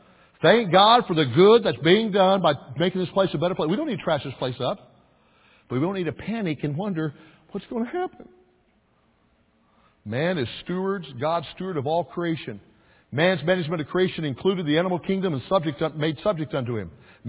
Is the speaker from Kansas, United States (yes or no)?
yes; Kansas, United States; born or raised there